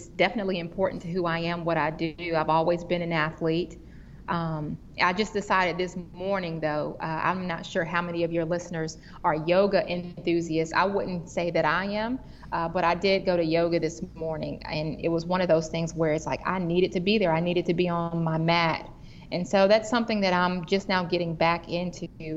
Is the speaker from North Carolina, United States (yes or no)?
yes; Charlotte, North Carolina, United States; I'm from the Queen City, Charlotte, North Carolina, and I'm proud about it